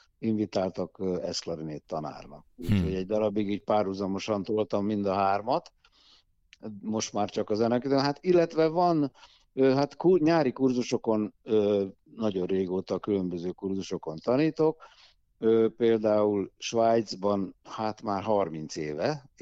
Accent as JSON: {"language": "Hungarian", "town": "Orosháza", "region": "Békés", "country": "Hungary", "tie": "born or raised there", "said": "Én Orosházán nevelkedtem, egyetlen gyermekeként a szüleimnek"}